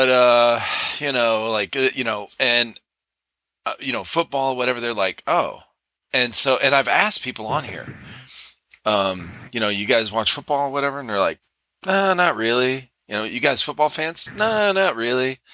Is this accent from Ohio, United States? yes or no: yes; Cleveland, Ohio, United States; I grew up in Cleveland, Ohio. So I am a Cleveland Browns fan.